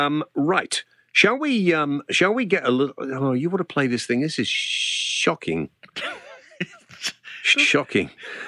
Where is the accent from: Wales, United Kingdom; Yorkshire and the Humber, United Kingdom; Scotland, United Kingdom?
Wales, United Kingdom; I speak as a Welshman.